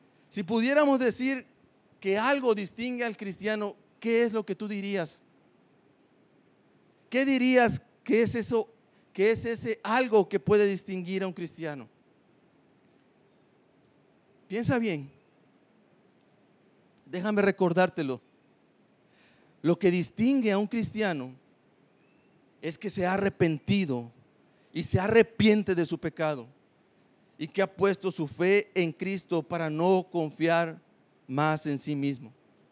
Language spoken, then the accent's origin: Spanish; Coatzacoalcos, Veracruz, Mexico; Yo vengo de Coatzacoalcos y allá es una ciudad que está llena de arena por todos lados.